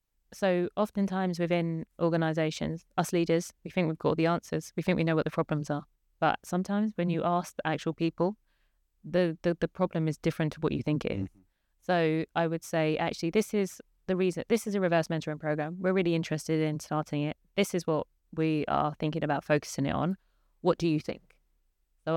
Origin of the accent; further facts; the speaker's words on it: London, United Kingdom; having that diversity really naturally growing up in South London.